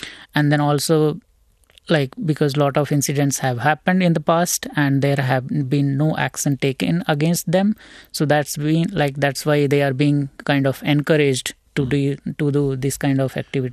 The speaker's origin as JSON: {"language": "English", "country": "India", "said": "Because being an Indian or being an immigrant, if we kind of try to protect us, or even in self-defense also, if we do something to these teenagers, we will be like, you know, in trouble."}